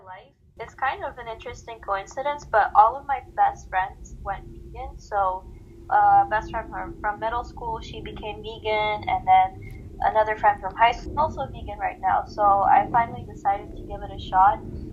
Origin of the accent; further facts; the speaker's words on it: Russia; I'm from Russia.